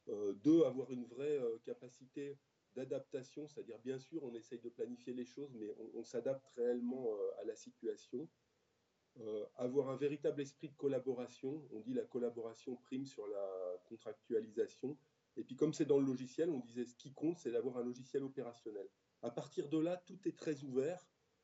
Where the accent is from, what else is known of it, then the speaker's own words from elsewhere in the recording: Grenoble, Auvergne-Rhône-Alpes, France; donc je suis grenoblois. Je me définis comme un montagnard citadin.